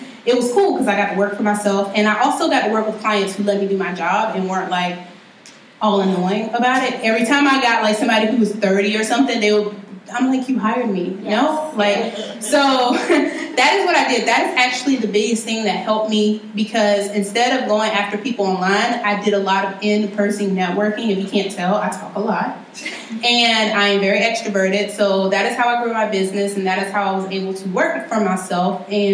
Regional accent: South Carolina, United States; And, yeah, I'm from South Carolina. I am extremely Southern, extremely country.

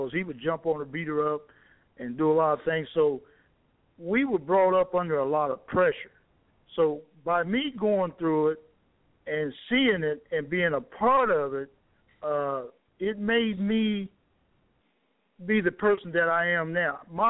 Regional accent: Indiana, United States; First of all, Joe, I came from Indiana, and I came out of a family that there was a lot of things going on

